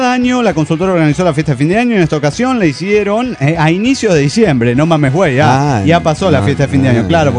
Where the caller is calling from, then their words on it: Chihuahua, Mexico; de Chihuahua, México.